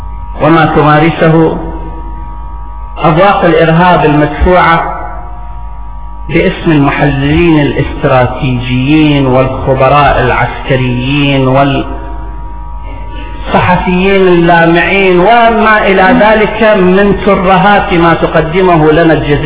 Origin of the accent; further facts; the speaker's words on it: Iraq; المصلحة بالنسبة لنا كعراقيين أن نؤسس نظاما ديمقراطيا